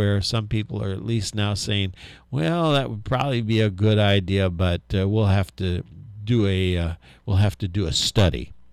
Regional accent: Chicago, Illinois, United States; Now, I come from the Chicago area, and I can recall and this was under the Democratic leadership of Mayor Daley

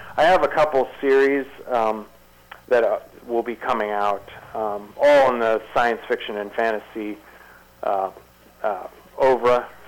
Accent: Ohio, United States; but I was raised in Southeast Ohio and went

